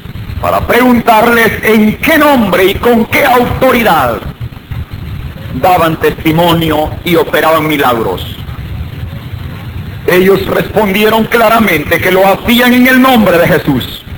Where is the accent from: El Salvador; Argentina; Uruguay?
El Salvador; Ciudad Barrios, San Miguel; Soy originario de Ciudad Barrios, en el departamento de San Miguel, en la zona oriental de nuestro país.